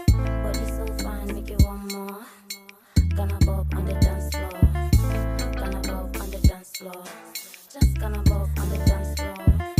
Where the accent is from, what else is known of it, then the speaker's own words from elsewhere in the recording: Senegal; il y a deux jours, j'ai discuté avec un collègue, je suis sénégalais.